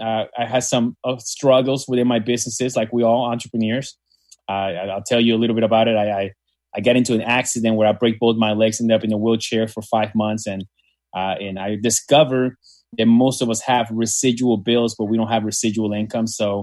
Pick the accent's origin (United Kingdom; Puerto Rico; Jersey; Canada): Puerto Rico; San Juan; also born or lived in Dallas; I was born in San Juan, Puerto Rico. I have five brothers, one sister. We were poor, grew up in the ghetto in Puerto Rico.